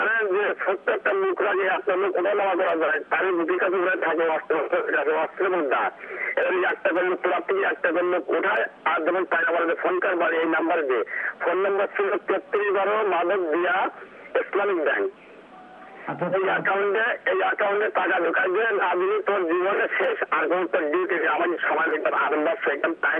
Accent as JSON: {"language": "Bangla", "town": "Satkhira", "region": "Khulna Division", "country": "Bangladesh", "tie": "born or raised there", "said": "আমার বাড়ি কামার বাসা সাতক্ষীরা সদর থানা।"}